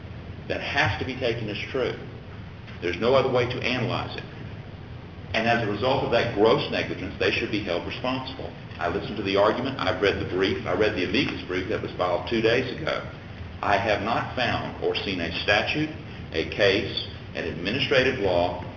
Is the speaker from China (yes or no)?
no; Beaumont, Texas, United States; As the Sergeant Arms said … I'm from Beaumont, Texas.